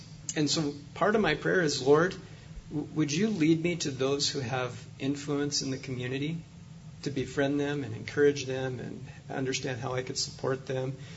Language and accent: English; Helena, Montana, United States; as growing up in Helena, we know that decisions are made in the gates of the city. So Helena being the gate to the state of Montana